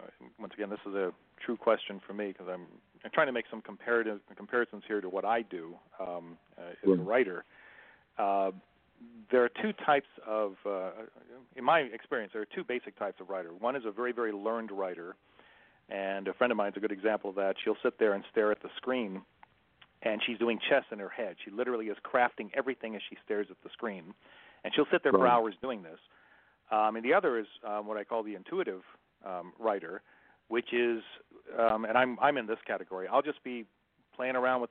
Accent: St. Augustine, Florida, United States; St. Augustine. So my dad retired there after the military. St. Augustine is about 37 miles south of Jacksonville and about 60 miles north of Daytona. So we're on the Atlantic coast.

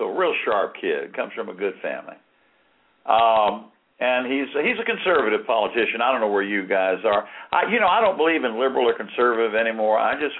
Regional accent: Richmond, Virginia, United States; born there; I'm a Southerner, by the way. I was born in Richmond, Virginia on 9/11/42, okay? Well, so I'm 69, almost 70.

